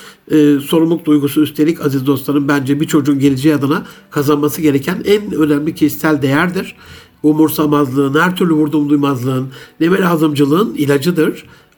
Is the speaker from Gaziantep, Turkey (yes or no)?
yes; Gaziantep, Turkey; mesela ben Antepliyim, Antep usulü bazı yemekler yapabilirim.